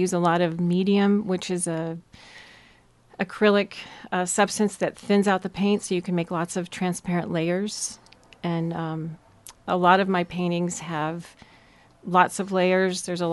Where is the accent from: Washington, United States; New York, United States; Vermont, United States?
Washington, United States; Seattle; now in Portland, United States; Well, I have lived in Portland, Oregon since 1980. I grew up in Seattle.